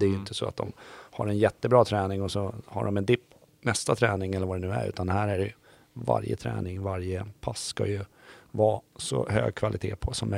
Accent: Haninge, Stockholm County, Sweden; Och jag är ju född och uppvuxen i Haninge, en arbetarkommun.

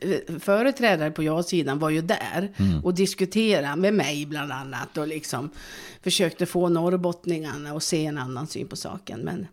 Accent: Norberg, Västmanland County, Sweden; jag är född från, jag är här uppvuxen här i Norberg.

